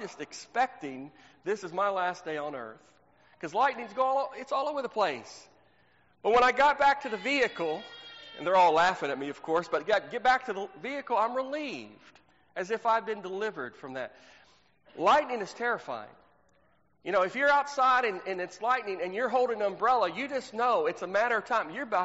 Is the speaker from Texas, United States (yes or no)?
yes; Texas, United States; You know, I grew up in Texas.